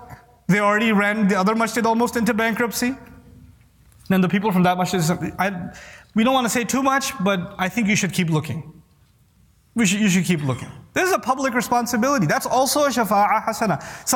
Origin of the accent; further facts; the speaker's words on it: Pakistan; because I'm from Pakistan, I give a Pakistani example.